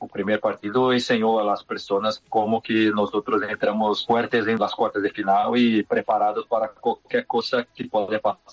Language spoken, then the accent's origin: Spanish; Uruguay; todavía nos queda un pasito a más para pelear en un nivel más alto como Uruguayos